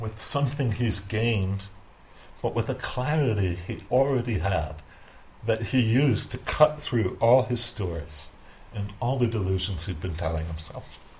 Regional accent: Northeast, United States; And I'm from the Northeast. And so I was in a hospital in New York City.

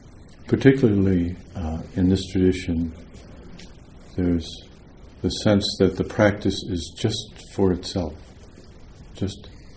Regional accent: Wisconsin, United States; I'm originally from Wisconsin

